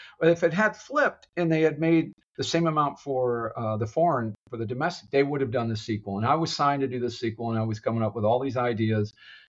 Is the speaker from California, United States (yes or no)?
no; St. Petersburg, Florida, United States; Well, my hometown of St. Pete, Tampa, Florida, called